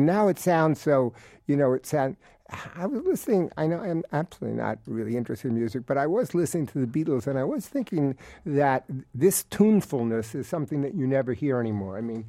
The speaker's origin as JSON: {"language": "English", "town": "Queens", "region": "New York", "country": "United States", "said": "I was a kid from Queens."}